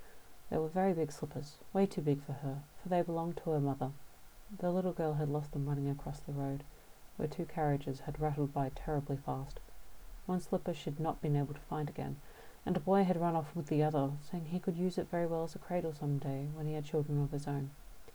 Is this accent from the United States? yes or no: no; Australia; accent: Australian; I'm going to read out the Hans Christian Andersen tale, A Little Match Girl, in my Australian accent for you.